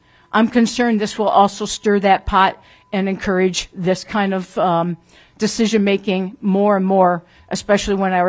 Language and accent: English; South St. Cloud, United States; I ask for your support also because of the fact that I'm from South St. Cloud, and there is a lot of sex trafficking going on.